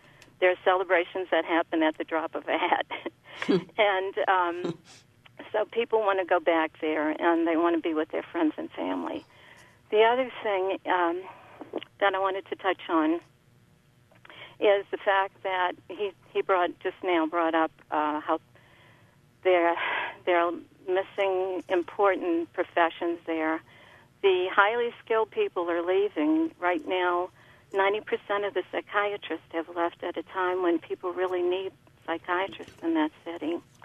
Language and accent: English; New Orleans, Louisiana, United States; moved away as an adult; I was born and raised in New Orleans, left at the age of 26 when I married a naval officer and moved around.